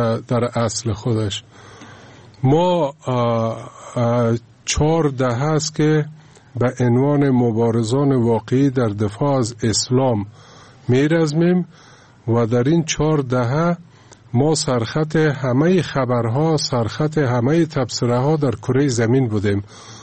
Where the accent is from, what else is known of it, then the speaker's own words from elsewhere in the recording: Afghanistan; جهان میدانه که ما مسلمان هستیم، جهان میدانه که ما افغان هستیم.